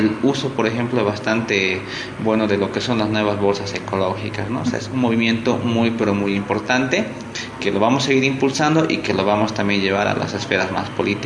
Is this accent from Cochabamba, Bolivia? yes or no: yes; Cochabamba, Bolivia; la contaminación ambiental, acústica que estamos sufriendo como bolivianos y también como cochabambinos